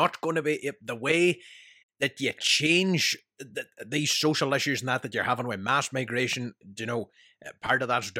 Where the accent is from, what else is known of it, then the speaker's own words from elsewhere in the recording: Ireland; But if that type of reality is not really there for us ourselves as Irish people, it's just not really.